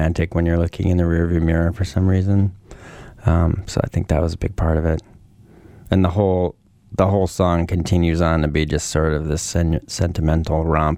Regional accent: New York, United States; I grew up in New York.

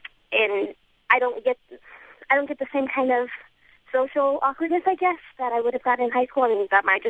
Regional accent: United States; I've always just been like, hey, I'm American.

